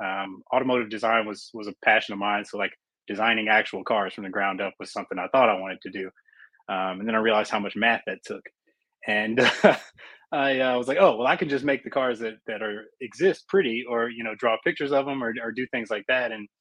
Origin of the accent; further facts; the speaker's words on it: Raleigh, North Carolina, United States; I grew up in North Carolina in the Tobacco Road area of Raleigh, Durham.